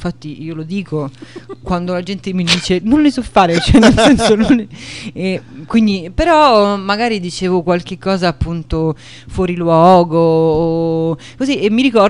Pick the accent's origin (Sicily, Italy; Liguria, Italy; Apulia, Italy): Apulia, Italy; Bari; A 15 anni io abitavo a Bari, sono nata a Bari